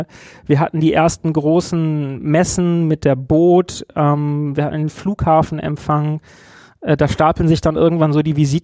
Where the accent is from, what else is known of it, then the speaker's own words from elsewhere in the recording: North Rhine-Westphalia, Germany; born there; Ich bin geboren am Niederrhein, auch da ist Karneval eine große Sache.